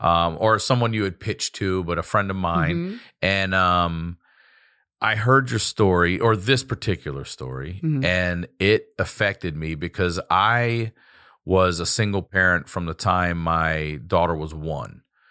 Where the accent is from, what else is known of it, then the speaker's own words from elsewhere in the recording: Maryland, United States; That's where I'm from, and I bleed it.